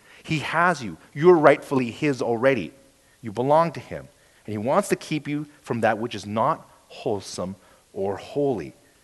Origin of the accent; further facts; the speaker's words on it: Canada; I'm so Canadian.